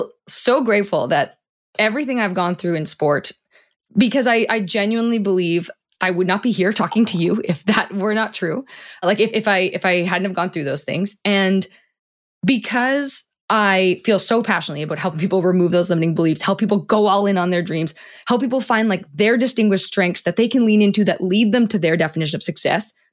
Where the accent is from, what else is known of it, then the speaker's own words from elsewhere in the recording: Toronto, Ontario, Canada; now in Seattle, United States; I'm based in Seattle, Washington, though I'm from Toronto, Canada.